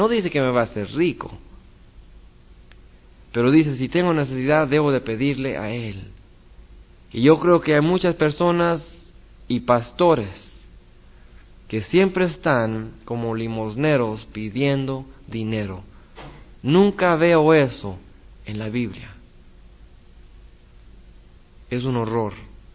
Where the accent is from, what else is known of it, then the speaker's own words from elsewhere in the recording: Mexico City, Mexico; born there; Yo fui católico por toda mi vida. Yo nací en México, el Distrito Federal.